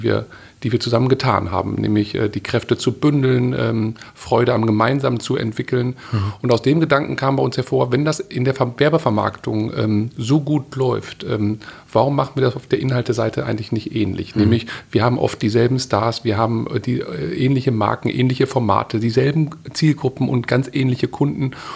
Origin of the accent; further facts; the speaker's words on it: North Rhine-Westphalia, Germany; Ruhrgebiet ist meine Heimat.